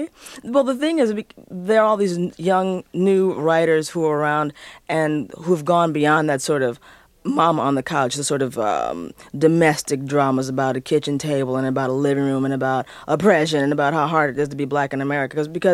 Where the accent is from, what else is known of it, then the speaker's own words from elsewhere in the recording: Chicago, Illinois, United States; I'm from the South Side of Chicago.